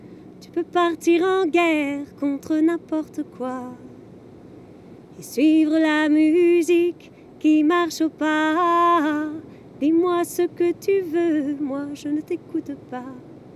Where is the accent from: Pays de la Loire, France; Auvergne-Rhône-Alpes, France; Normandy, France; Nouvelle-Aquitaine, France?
Pays de la Loire, France; Nantes; also born or lived in Calais; Je suis originaire de Nantes, j'ai bougé pendant 10 ans et de Nantes et de la Bretagne, je me sens bretonne